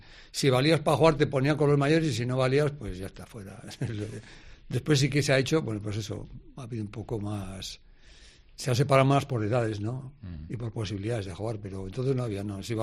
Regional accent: Añorbe, Navarre, Spain; En Añorbe, sí, mi pueblo, pues tiene, está liso la plaza, la iglesia y poco más.

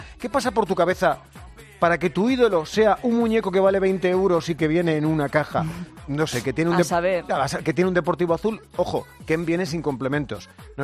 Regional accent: Madrid, Community of Madrid, Spain; Cuando voy actuando por cualquier lugar de España, por cualquiera, y digo que soy de Madrid

